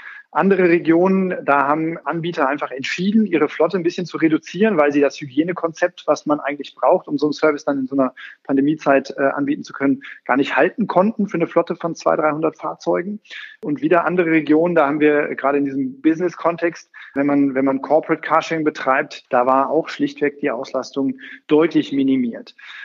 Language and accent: German; Aachen, North Rhine-Westphalia, Germany; das ist natürlich immer ein bisschen verfälscht, wenn man das als Aachener sagt